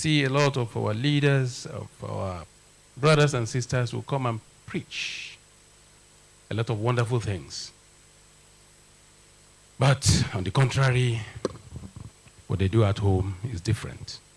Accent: Zaria, Kaduna State, Nigeria; in those days when we were growing up in Zaria, we go there to spy, to search, to look for

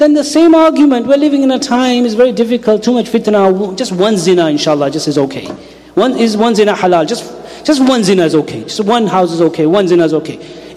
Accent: England, United Kingdom; I was born in the West. I was born in England. I've lived all my life in England.

